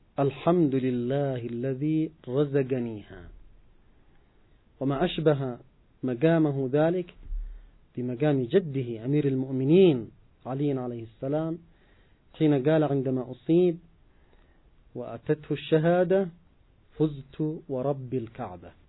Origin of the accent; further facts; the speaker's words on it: Yemen; نحن كشعب يمني